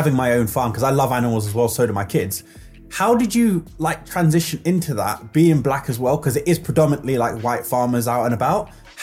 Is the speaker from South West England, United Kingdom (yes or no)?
no; London, United Kingdom; now in Cheshire, United Kingdom; I can relate because, like, I'm from East London, different ends, but still London.